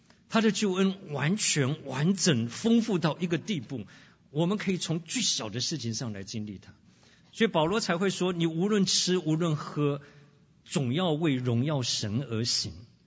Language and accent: Chinese; China; 我说我们基督徒不是我们中国人最怕死，对不对？